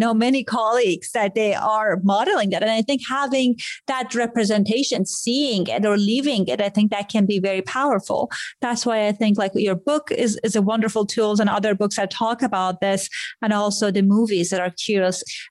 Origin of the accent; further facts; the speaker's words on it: Iran; I grew up in Iran.